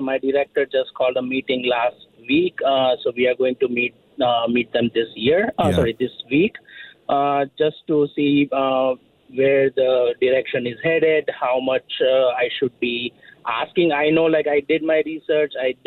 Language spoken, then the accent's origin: English; Toronto, Ontario, Canada; See, I'm from Scarborough. Hey. I'm a brown guy.